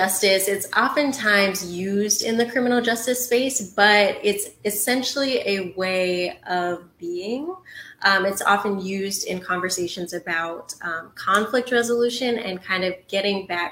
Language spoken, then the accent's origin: English; Cincinnati, Ohio, United States; Yeah, so I grew up in Cincinnati all my life, spent in Cincinnati, Ohio.